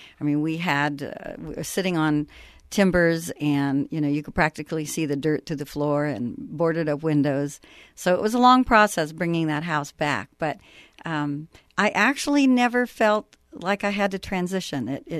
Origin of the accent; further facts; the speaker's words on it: California, United States; I was raised in the Bay Area. Went to school in Chico, met my husband, and moved up to the ranch.